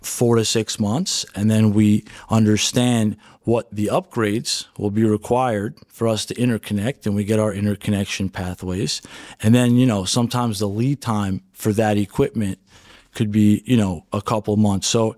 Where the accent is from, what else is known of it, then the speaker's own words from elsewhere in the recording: New York, United States; This is where I'm born and raised.